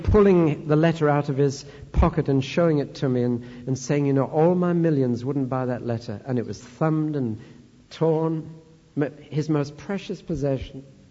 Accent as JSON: {"language": "English", "town": "Newcastle upon Tyne", "region": "North East England", "country": "United Kingdom", "tie": "born or raised there", "said": "There was a man in my hometown, Newcastle-on-Tyne, up north"}